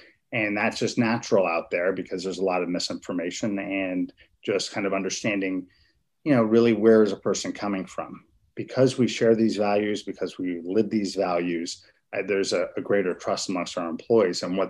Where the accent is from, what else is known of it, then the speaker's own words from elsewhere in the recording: Miami, Florida, United States; I grew up in Miami. And so I remember what Miami was kind of as a child.